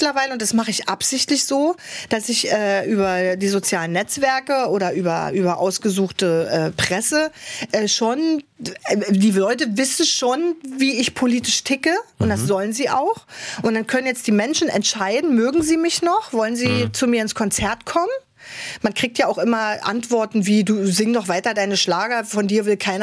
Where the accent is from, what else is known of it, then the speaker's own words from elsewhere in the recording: East Germany, Germany; ich singe jetzt nur bei uns im Osten, weil ich mich da so wohlfühle.